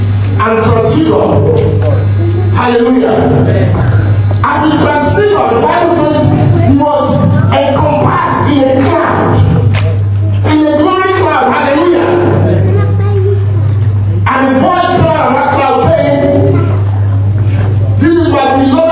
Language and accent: English; United Kingdom; Because I'm very British. I'm not a gentleman.